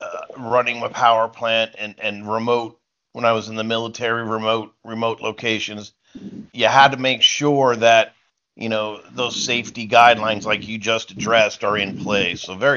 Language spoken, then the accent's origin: English; Elmwood Park, United States; I grew up right near Elmwood Park.